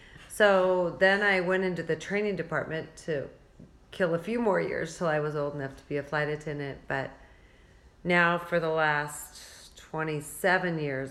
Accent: Spearfish, South Dakota, United States; also born or lived in Wall; I grew up in South Dakota, and I spent, until I was in fourth grade, a little town called Wall, which had 1,000 people. And then my fourth grade year, we moved to Spearfish

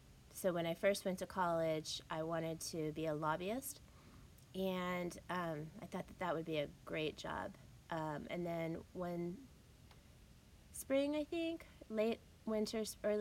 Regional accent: Pennsylvania, United States; born or raised there; also born or lived in Germany

